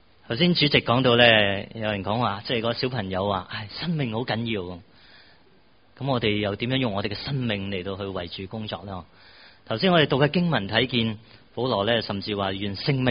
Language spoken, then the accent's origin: Cantonese; Hong Kong; 我哋香港人好中意玩过山车，